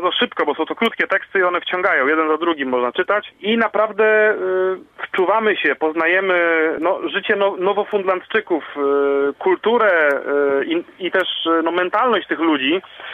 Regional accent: Tricity, Pomeranian Voivodeship, Poland; choćby jak się zmienia życie na Kaszubach tutaj u nas. Najbliższy przykład dla mnie z brzegu, bo jesteśmy z Trójmiasta.

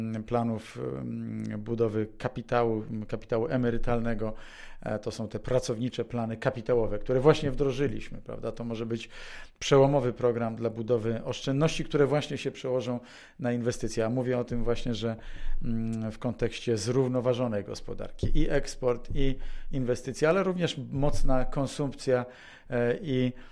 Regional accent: Wrocław, Lower Silesian Voivodeship, Poland; Pochodzę z Wrocławia, gdzie tam również tradycje żużlowe, proszę pana, były bardzo żywe tutaj i Leszno niedaleko od Wrocławia

